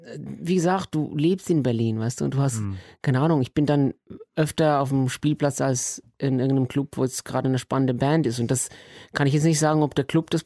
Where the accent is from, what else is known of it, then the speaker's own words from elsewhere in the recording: Switzerland; first language Swiss German; Ich bin Schweizer. Ich rede ganz anders Hochdeutsch, wenn ich mir nicht Mühe gebe.